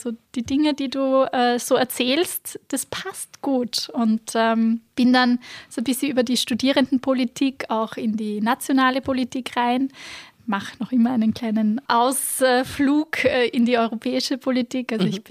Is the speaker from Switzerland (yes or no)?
no; Upper Austria, Austria; Bin aufgewachsen am Land in Oberösterreich